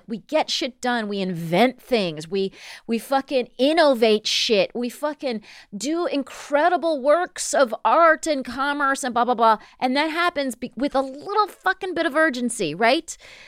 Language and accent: English; West Coast, United States; and I grew up on the West Coast.